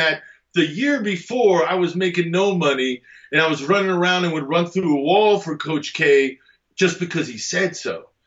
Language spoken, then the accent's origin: English; New Jersey, United States; Now, you got to remember context for me. I grew up in Jersey.